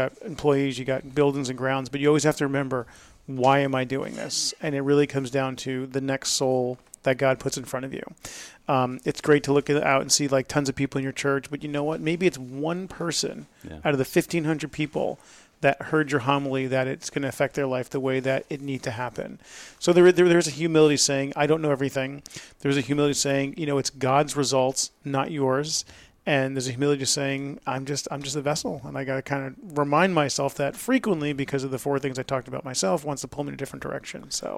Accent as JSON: {"language": "English", "region": "New York", "country": "United States", "said": "So as Father Michael said earlier, I'm from New York."}